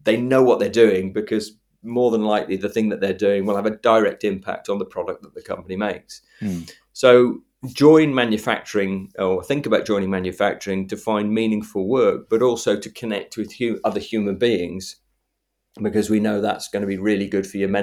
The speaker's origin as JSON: {"language": "English", "region": "West Midlands", "country": "United Kingdom", "said": "I'm from Shropshire as well"}